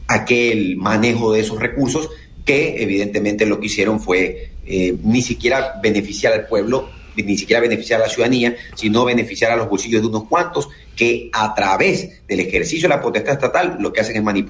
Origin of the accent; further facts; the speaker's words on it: Ecuador; no es que aquí en el Ecuador somos la mamá de Tarzán y nos creamos todo